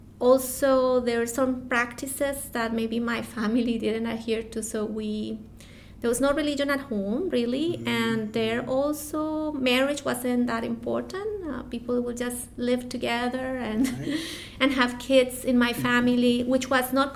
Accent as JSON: {"language": "English", "town": "Cali", "region": "Valle del Cauca", "country": "Colombia", "tie": "born or raised there", "first_language": "Spanish", "second_language": "English", "said": "So I am from Cali, Colombia, which is in the southwest of the country. It's a city that is well known for salsa music, salsa dancing. Mm-hmm. my first language is Spanish."}